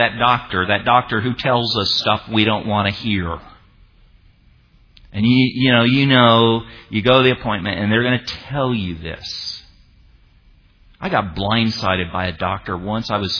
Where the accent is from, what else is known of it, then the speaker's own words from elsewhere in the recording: Bulgaria; I'm from Bulgaria. Bulgaria used to be communist. I am not a communist.